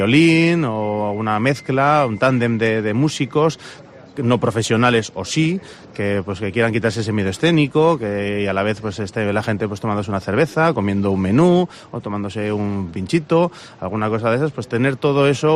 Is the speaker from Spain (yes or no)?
yes; Bilbao, Basque Country, Spain; que yo no soy valenciano, soy bilbaíno, pero intentamos amoldarnos aquí a lo que hay nuevo.